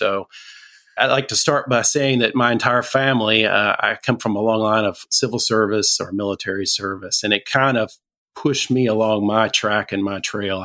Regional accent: Nevada, United States; born there; I was born just outside of Nellis Air Force Base in 1971. My father was stationed there from 1969 until about 1973.

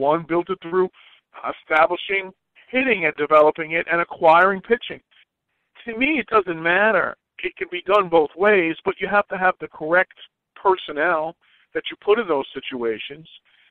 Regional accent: New York, United States; And I remember my young days, and not only in the business, but growing up in New York

